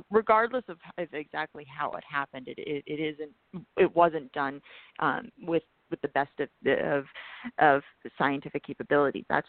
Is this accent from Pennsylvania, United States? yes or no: yes; Pennsylvania, United States; from my home state of Pennsylvania